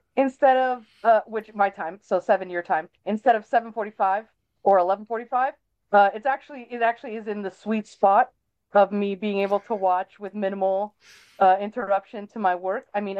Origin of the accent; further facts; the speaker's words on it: United States; I'm an American, so don't ask me what Celsius is.